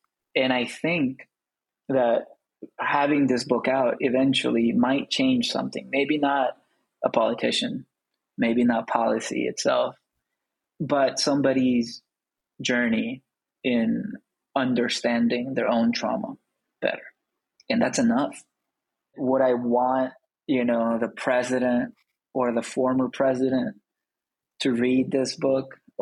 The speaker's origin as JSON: {"language": "English", "country": "El Salvador", "said": "I am this 9-year-old survivor of the desert. I am from El Salvador. There's a lot of Salvadoran words in there. I am an immigrant."}